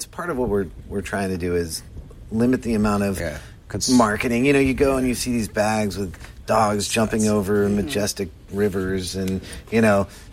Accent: Fremont, California, United States; I grew up in Fremont.

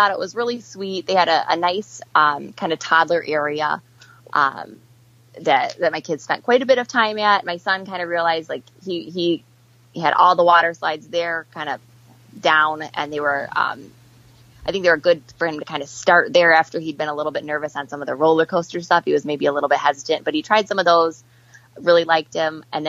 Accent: Midwest, United States; I mean, and we're from the Midwest, so like, you know, anything above 70 feels warm to us.

